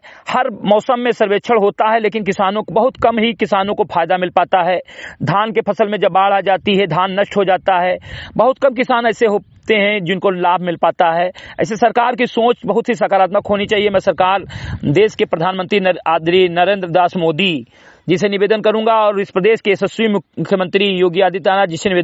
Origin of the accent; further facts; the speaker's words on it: Uttar Pradesh, India; ग्राम सभा से मेरी कटाई विकासखंड मेनपुरा जनपद बहराइच का मूल निवासी हूं